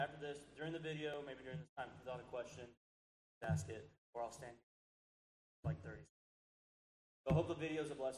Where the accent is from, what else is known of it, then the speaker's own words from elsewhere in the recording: Texas, United States; Which, I say that because we're from West Texas. Our rain comes in 15 minutes.